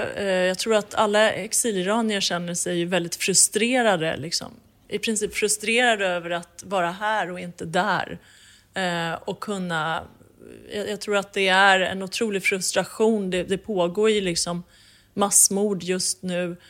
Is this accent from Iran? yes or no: yes; Iran; now in Sweden; det här är min plikt som iranier och som medmänniska att faktiskt vara en röst för dem som just nu inte har en röst